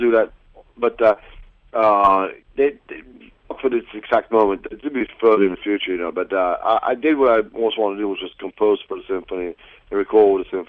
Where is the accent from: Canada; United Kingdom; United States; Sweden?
Sweden; When I was a little kid, I grew up in Sweden, yeah?